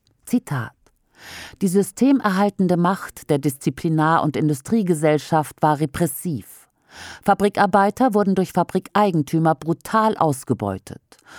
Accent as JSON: {"language": "German", "region": "Lower Saxony", "country": "Germany", "said": "Dazu ein Beispiel aus meinem Heimatland Niedersachsen."}